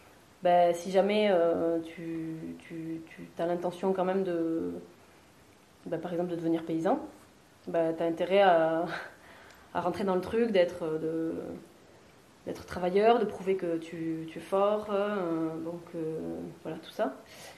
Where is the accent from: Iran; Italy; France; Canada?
France; Pau, Nouvelle-Aquitaine; moi, je suis pas paysanne d'origine. Enfin, mes parents n'étaient pas paysans, mais quand même, je suis de Pau